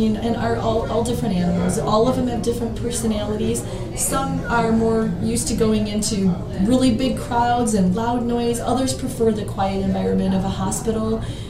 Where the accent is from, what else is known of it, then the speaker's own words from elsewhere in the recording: Barrington, Illinois, United States; Yeah. Well, we're from Barrington, Illinois